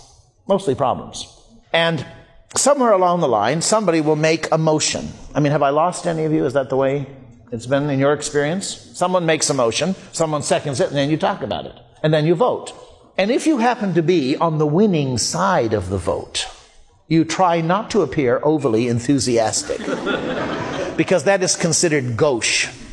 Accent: United States; I'm an American, if you haven't guessed. And as an American, I believe in democracy of a sort.

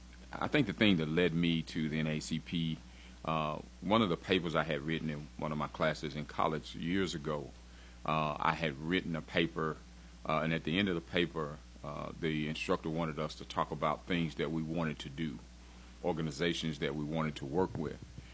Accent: Gallatin, Tennessee, United States; I'm from Gallatin, Tennessee. I am a 1985 graduate of Gallatin High School.

